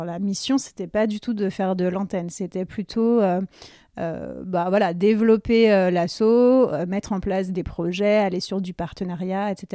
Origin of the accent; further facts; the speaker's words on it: Marsonna, Bourgogne-Franche-Comté, France; also born or lived in Lyon; je suis une pure jus bressane. … il y en a pas mal sur la Bresse. Donc voilà, moi j'ai grandi à Marsonna, c'est un village à côté de Morvel en Bresse.